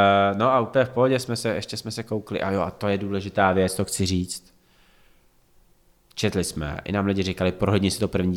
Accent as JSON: {"language": "Czech", "region": "Prague", "country": "Czechia", "said": "Babička bydlí ve stejném městě, jsme Pražáci"}